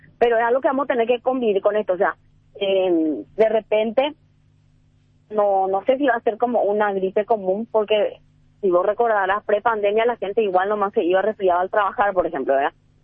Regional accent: Paraguay; Y como paraguaya, que tuvo la oportunidad de estar afuera

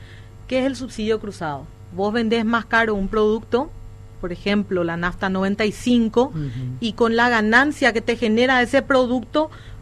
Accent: Paraguay; Primero que nada, que yo soy paraguaya, tengo hijos paraguayos.

